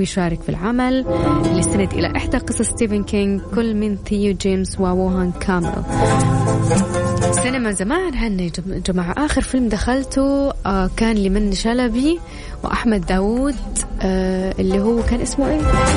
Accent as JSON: {"language": "Arabic", "town": "Jeddah", "region": "Makkah Province", "country": "Saudi Arabia", "said": "عندنا في جدة ما شاء الله"}